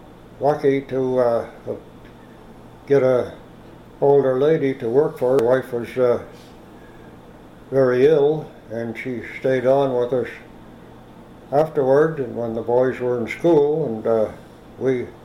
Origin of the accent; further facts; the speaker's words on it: St. Martins, New Brunswick, Canada; born there; I was born on September the 5th, 1921, in St. Martin's.